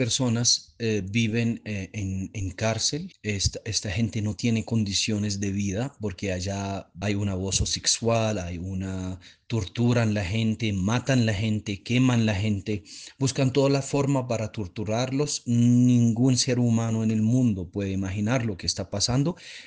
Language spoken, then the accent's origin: Spanish; Damascus, Damascus Governorate, Syria; moved away; Yo salí de Siria hace 11 años porque comenzó la guerra en mi país. Especialmente yo vivo en Damasco